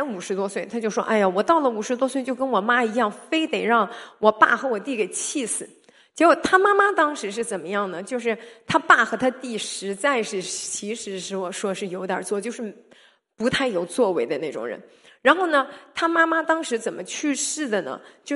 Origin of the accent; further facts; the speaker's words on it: China; 或者我们中国人说呸呸呸